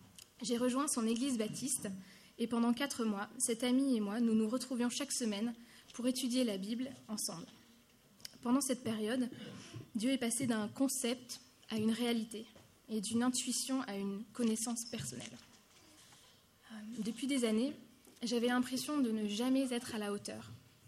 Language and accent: French; Clermont-Ferrand, Auvergne-Rhône-Alpes, France; born there; j'ai 24 ans, je suis née à Clermont-Ferrand, on n'est pas nombreux ici.